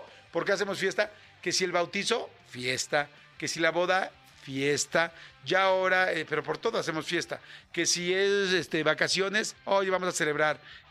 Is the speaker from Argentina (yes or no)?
no; Mexico; O sea, así o más fiesta es somos los mexicanos.